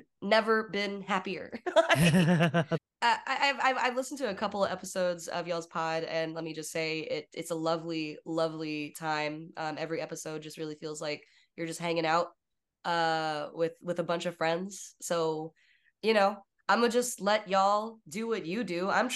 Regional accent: Texas, United States; now in Los Angeles, United States; Filmmaking industry out here in Los Angeles versus the one that I grew up with in Texas whenever I was going to school in Austin are very different.

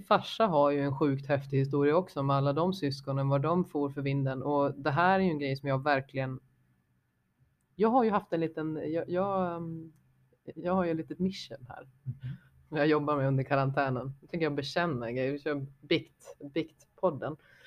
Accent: Sweden; born there; jag är född i Sverige. Min mamma och pappa är född i Sverige. Deras föräldrar är födda i Sverige. Det är Sverige.

